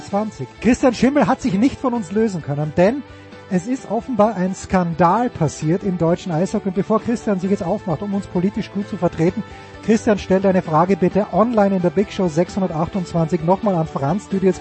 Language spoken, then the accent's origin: German; Austria; als Österreicher bin ich natürlich ein gebranntes Kind